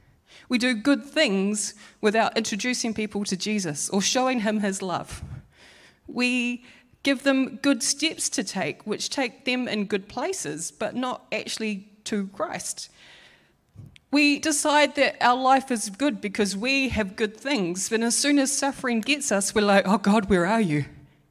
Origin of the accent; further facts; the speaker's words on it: Auckland, New Zealand; I come from Counties Manukau